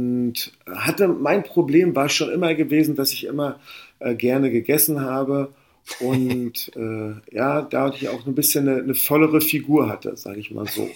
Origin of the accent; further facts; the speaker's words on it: Usedom, Mecklenburg-Vorpommern, Germany; Also ich bin original aufgewachsen auf Usedom. Mein Vater war Fischer in der dritten Generation. Und so richtig, wie man sich das vorstellt, Fischer. Also DDR-Kind, also war ich dann.